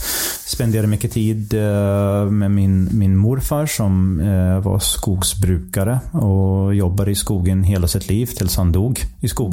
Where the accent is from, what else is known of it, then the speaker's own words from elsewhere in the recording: Michigan, United States; Swedish is a second language; moved away as an adult; also born or lived in Wisconsin; now in Sweden; Jag kommer från norra USA. Har mina rötter, jag växte upp eller föddes i norra Michigan, växte upp där och sen har jag även bott många år i Wisconsin, så granndelstaten kan man säga.